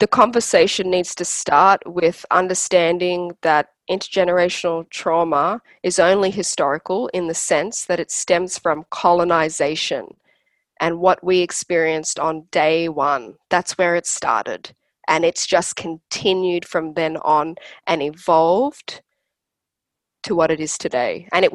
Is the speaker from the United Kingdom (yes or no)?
no; Western Cape, South Africa; Growing up in the Cape, you know, death, in particular, death by suicide is considered normal.